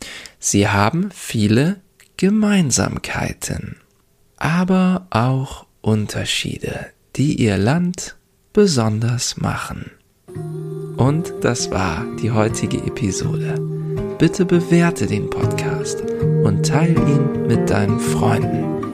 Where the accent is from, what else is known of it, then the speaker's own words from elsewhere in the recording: Northern Germany, Germany; Ich komme aus Norddeutschland. Deshalb ist es für mich schwierig, den österreichischen Dialekt nachzuahmen.